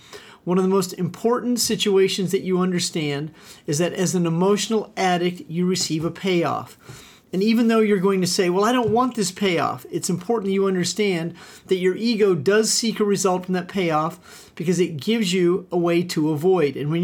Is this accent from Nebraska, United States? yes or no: yes; Omaha, Nebraska, United States; also born or lived in Missouri; I grew up in the Midwest, right outside of Omaha, Nebraska. Also lived for part of my life in Missouri, so I am a Cardinal fan.